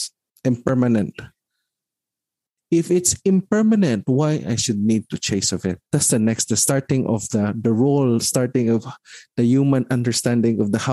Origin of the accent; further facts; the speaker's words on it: Philippines; born there; why I was born in the Philippines and not other places?